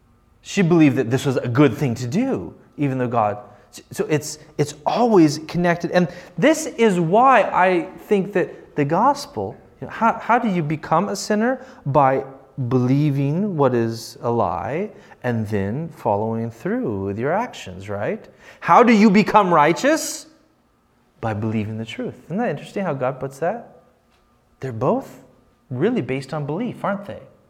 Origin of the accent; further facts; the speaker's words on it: United States; now in Ukraine; maybe it's because I grew up in the States and I was more used to that kind of stuff, but unfortunately Ukrainians sometimes get taken by them.